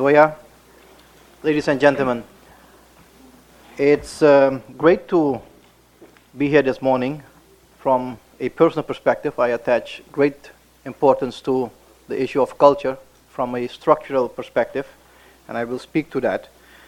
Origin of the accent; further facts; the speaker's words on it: Suriname; I come from a country which has benefited enormously from this element. I'm from Suriname, which is one of the most diverse population in the Western Hemisphere.